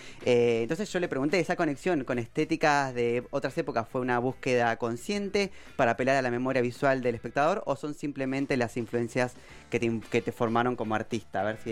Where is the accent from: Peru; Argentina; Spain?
Argentina; de nuestras formas de ver la vida como argentinos, como personas de este hermoso territorio